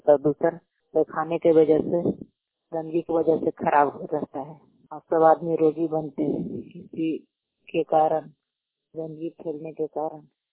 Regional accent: Mubarakpur, India; हरनौत प्रखंड है, पचौरा पंचायत है। मेरा गांव मुबारकपुर है, वहाँ से बोल रहे हैं।

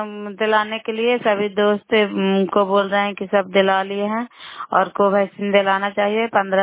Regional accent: Bihar, India; नालंदा जिला कराय ब्लॉक मकराता पंचायत कराय ब्लॉक के निवासी हूँ और अभी हम वार्ड नंबर 4 में इधर गांव में आई हूँ।

